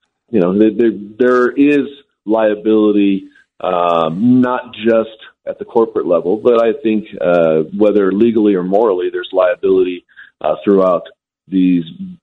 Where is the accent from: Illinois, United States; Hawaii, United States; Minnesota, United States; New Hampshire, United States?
Hawaii, United States; also born or lived in Southern California; now in Utah, United States; I grew up in Hawaii in Southern California to immigrant parents, and I came out here to play sports, but fell in love with the state